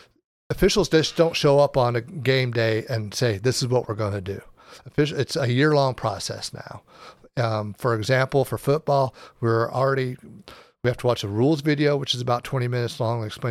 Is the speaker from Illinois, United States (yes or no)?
yes; Gillespie, Illinois, United States; I was from Gillespie, and we wanted to get away from, there's a lot of Southern Illinois, Southwest Illinois.